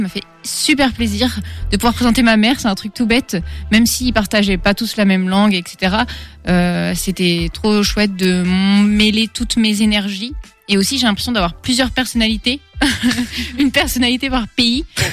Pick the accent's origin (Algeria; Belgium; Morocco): Algeria; also born or lived in Finland / France; moi je suis finlandaise algérienne, donc je suis née en Finlande, j'ai grandi une grande partie en Algérie, puis en France, et donc j'ai encore ma mère là-bas